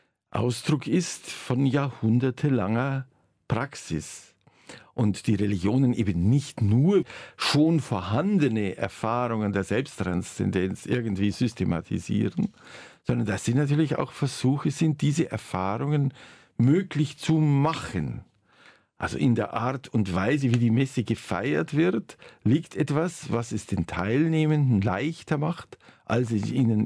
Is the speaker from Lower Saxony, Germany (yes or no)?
no; Bavaria, Germany; Ich bin als Bayer sehr stark mit barocken und Rokoko-Kirchen aufgewachsen.